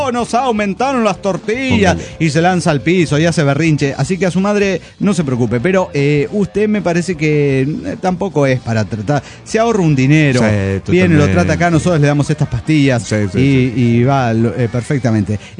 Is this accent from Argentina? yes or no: no; Mexico City, Mexico; del DF mexicano.